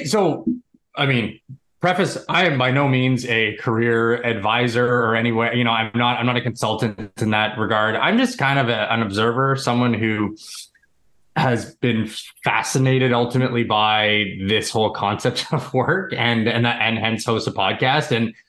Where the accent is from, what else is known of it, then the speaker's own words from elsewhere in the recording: Toronto, Ontario, Canada; I'm Canadian. I've always been. We live in the suburbs of Toronto where I was born and now live.